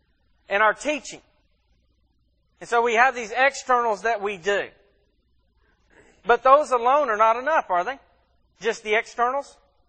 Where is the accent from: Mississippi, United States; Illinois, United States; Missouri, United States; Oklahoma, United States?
Mississippi, United States; And I am from Mississippi, so that probably wouldn't be a bad assumption.